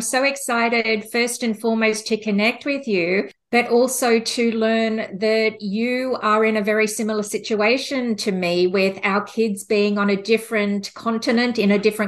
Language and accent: English; Australia; now in United States; I was born and raised in Australia.